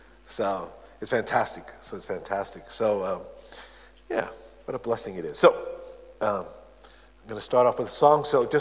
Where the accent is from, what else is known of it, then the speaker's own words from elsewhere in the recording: United States; now in England, United Kingdom; You tell by the accent, I'm an American. Sometimes people say, are you Canadian? But I'm not Canadian.